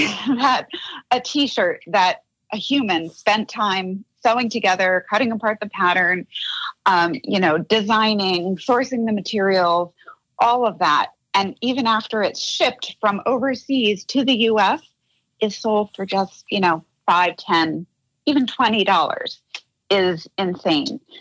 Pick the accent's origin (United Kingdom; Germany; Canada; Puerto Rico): Puerto Rico; Yeah, well, I'm a Puerto Rican from the B